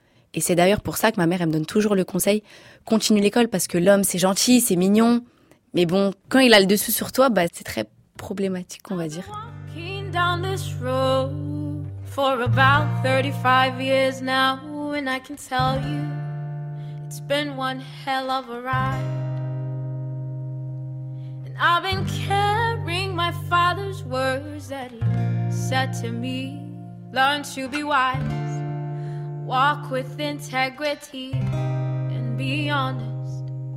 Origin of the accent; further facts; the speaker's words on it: Morocco; Donc moi, je suis originaire du Maroc